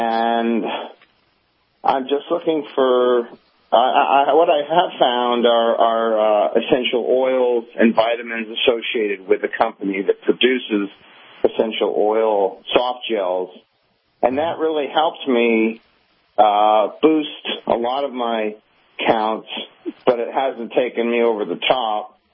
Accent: Boston, Massachusetts, United States; now in Virginia, United States; Well, I'm actually from Boston

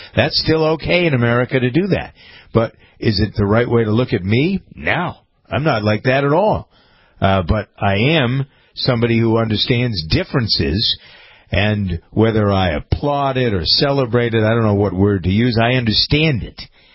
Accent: Boston, Massachusetts, United States; moved away as an adult; also born or lived in Ohio; because I had explained for a few minutes I was from Boston, and I came here to do this, that, and the other thing. I went to school in Ohio. Got a lot of Ohio attitudes

